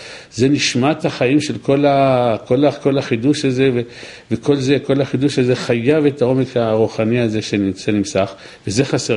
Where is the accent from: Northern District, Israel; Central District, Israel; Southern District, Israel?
Central District, Israel; Netanya; גדלתי בנתניה